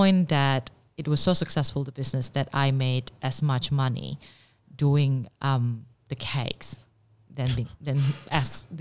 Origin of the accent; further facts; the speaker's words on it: Indonesia; born there; English is a second language; So I was born in Indonesia, and I did my college in Singapore.